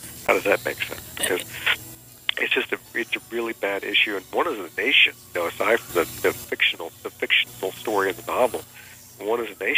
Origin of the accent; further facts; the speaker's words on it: Richmond, Virginia, United States; And my hometown of Richmond, Virginia, could have been a Rust Belt town, but they have a great university there that's really brought the town back.